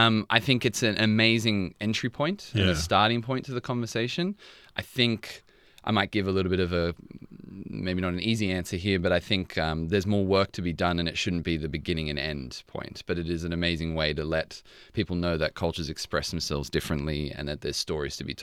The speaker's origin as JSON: {"language": "English", "town": "Bankstown", "region": "New South Wales", "country": "Australia", "tie": "born or raised there", "said": "My mother's Macedonian, my dad's of Irish descent. Growing up in Bankstown, living across the road from my bubba, which is grandmother in Macedonian"}